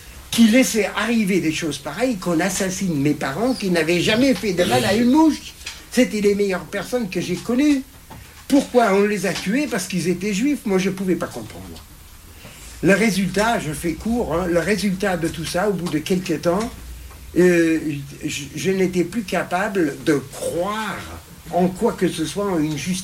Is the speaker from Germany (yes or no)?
yes; Germany; now in France; Et moi, je n'ai jamais vu, quand j'étais enfant, en Allemagne